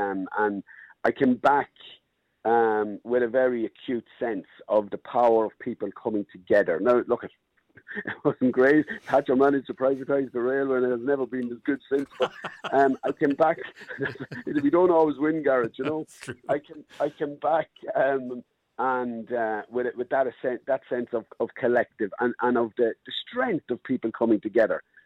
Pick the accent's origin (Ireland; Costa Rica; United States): Ireland; Dundalk, County Louth; So I was big mouth from Dundalk was picked to go out and talk to the media.